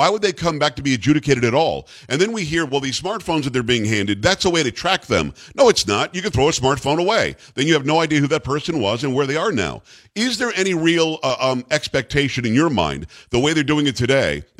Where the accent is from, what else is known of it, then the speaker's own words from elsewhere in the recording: Florida, United States; You know that I grew up in South Florida. We know what asylum laws are. I was there for the Mariel boat lift.